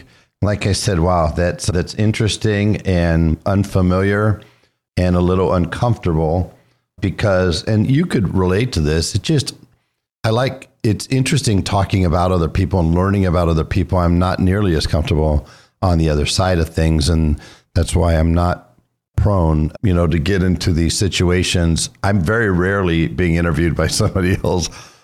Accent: San Francisco, California, United States; But I grew up in San Francisco for the first 5 years of my life in the very Hispanic area called the Mission.

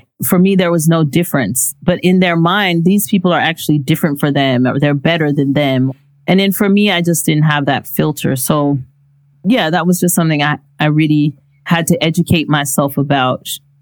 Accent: Los Angeles, California, United States; I'm from Los Angeles as well. Everybody's like, ooh, LA. Everybody loves LA, right? So yeah, I think the fact that I was from LA has always helped me, no matter where I've been.

